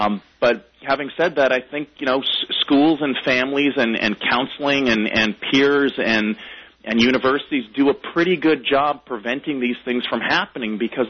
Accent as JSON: {"language": "English", "country": "Canada", "tie": "born or raised there", "also_born_or_lived": "United Kingdom", "moved": "yes", "lives_now": "United States", "said": "I was actually born in the UK and I grew up in Canada. I've only been in the States for the last 15 or so years."}